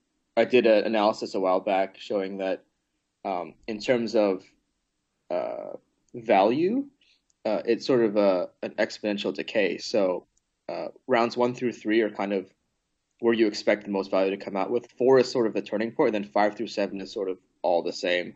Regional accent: California, United States; So I'm actually from California.

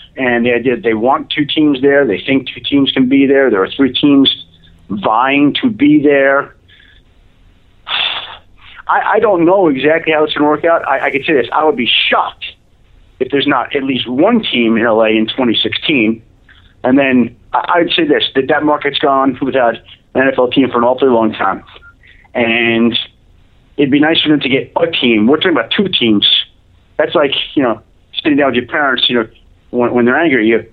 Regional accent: East Coast, United States; As a guy who grew up in the East Coast and went to school in the Midwest and lived in the Midwest, so can I.

